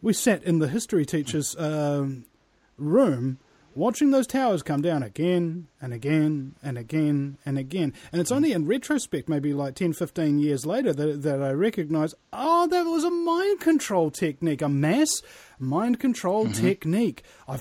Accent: New Zealand; as a New Zealander, I had no real tie to the American consciousness

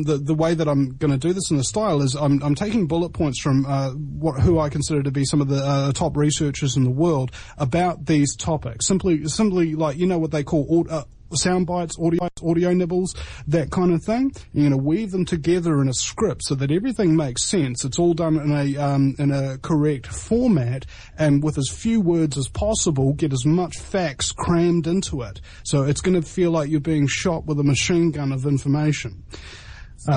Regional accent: New Zealand; I'm got more YouTube subscribers than the New Zealand Herald TV in New Zealand, our equivalent of the New Yor

